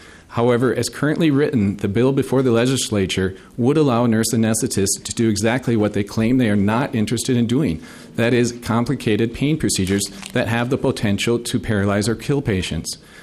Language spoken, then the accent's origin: English; Bemidji, Minnesota, United States; I grew up in Bemidji, Minnesota, and my parents still live there.